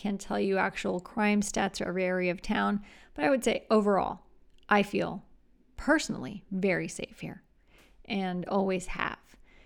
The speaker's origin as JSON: {"language": "English", "region": "Florida", "country": "United States", "tie": "born or raised there", "said": "I grew up in South Florida where we didn't really have too much of that option."}